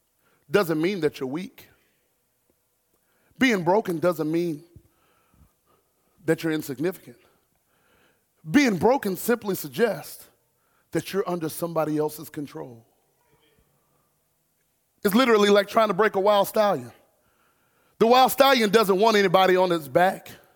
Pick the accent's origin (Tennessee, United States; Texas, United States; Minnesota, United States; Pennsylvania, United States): Texas, United States; Garland; So I'm not from Greenville, I'm from Garland.